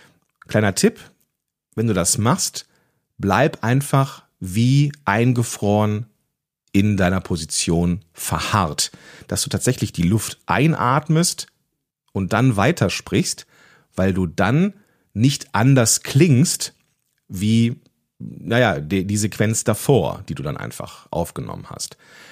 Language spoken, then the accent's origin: German; North Rhine-Westphalia, Germany; wie man hier am Niederrhein sagt, wo ich aufgewachsen bin.